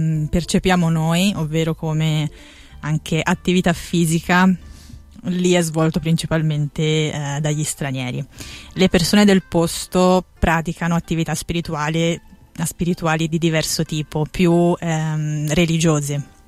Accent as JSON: {"language": "Italian", "town": "Florence", "region": "Tuscany", "country": "Italy", "said": "perché poi da buona fiorentina"}